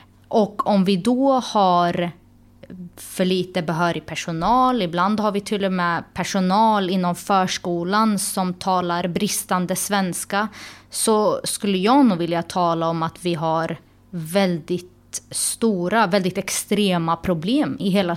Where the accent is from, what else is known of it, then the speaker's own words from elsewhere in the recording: Hageby, Östergötland, Sweden; där jag själv är född och uppvuxen i Hageby